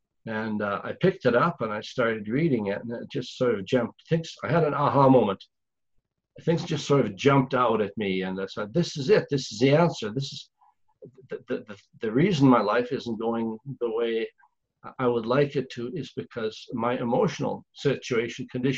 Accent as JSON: {"language": "English", "country": "Canada", "tie": "born there", "said": "He came over from Europe, and I was born in Canada. But the first 12 years, we were desperately poor."}